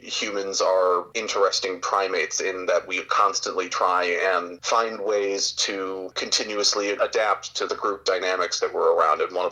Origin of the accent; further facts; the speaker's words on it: Midwest, United States; Like, you know, I'm from the Midwest and I sound like it.